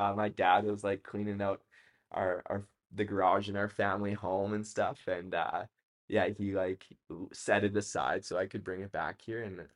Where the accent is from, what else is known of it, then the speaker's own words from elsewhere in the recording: Strathmore, Alberta, Canada; Growing up in Strathmore, we had Southern Alberta Bible Camp that was really close